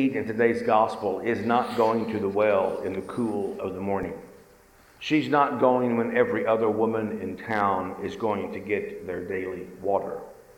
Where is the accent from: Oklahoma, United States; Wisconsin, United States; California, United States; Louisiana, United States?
Oklahoma, United States; Nowata; It was something like going to the Walmart in my hometown in Nowata, Oklahoma.